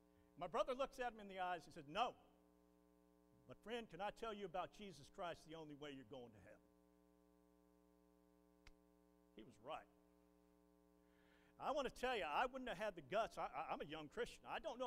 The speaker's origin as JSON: {"language": "English", "town": "Kingsport", "region": "Tennessee", "country": "United States", "tie": "born or raised there", "also_born_or_lived": "Ohio", "said": "I was born in Ohio. I was raised in East Tennessee, in Kingsport."}